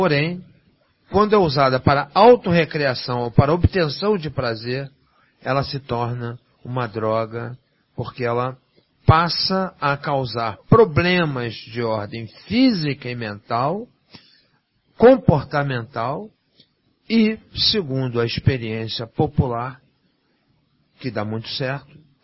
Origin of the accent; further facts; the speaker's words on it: Vacaria, Rio Grande do Sul, Brazil; born there; Quer dizer, para quem não sabe, eu nasci em Vacaria.